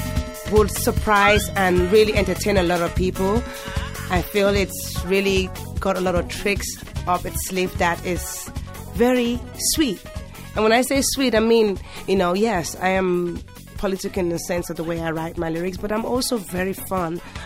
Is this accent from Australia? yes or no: no; England, United Kingdom; also born or lived in Nigeria; growing up in England, and also even when I was in Nigeria